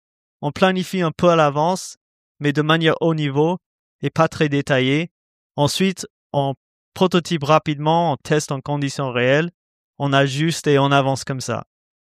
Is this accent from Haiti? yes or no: no; Indianapolis, Indiana, United States; French is a second language; moved away as an adult; also born or lived in Utah; now in Villeurbanne, France; J'ai grandi à Indianapolis, aux États-Unis, et j'ai fait mes études là-bas, mais j'habitais en Utah depuis 2016, avant mon arrivée en France.